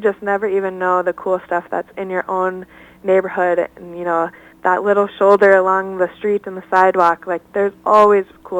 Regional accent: Hudson, Wisconsin, United States; our Wisconsin campus, which I'm from Hudson

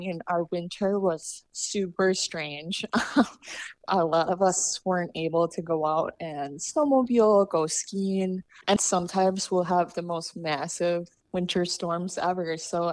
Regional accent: Wisconsin, United States; I'm from Wisconsin, which I love Wisconsin, but you guys have amazing parks and natural resources out here.

